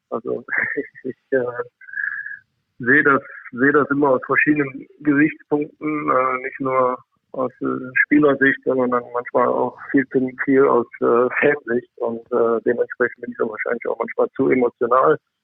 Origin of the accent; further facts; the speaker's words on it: Krefeld, North Rhine-Westphalia, Germany; für mich ist Krefeld einfach meine Heimat.